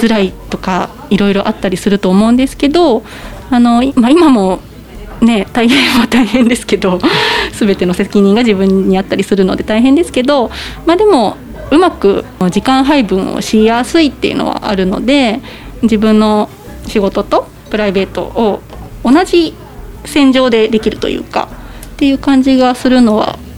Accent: Izumo, Shimane, Japan; now in Unnan, Japan; もともと出雲なので全然雲南には縁もゆかりもなかったっていうか、ほぼほぼ行ったことなかったぐらいなんですけど

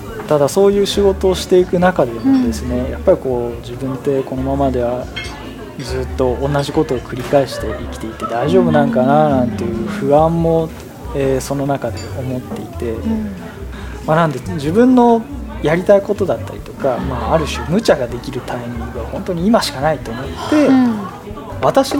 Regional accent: Tokyo, Japan; 私は、出身は東京の方出身ですね、うん、で、この仕事をやる前まではですね、実はあの3年間あの石川県の方に勤めておりました

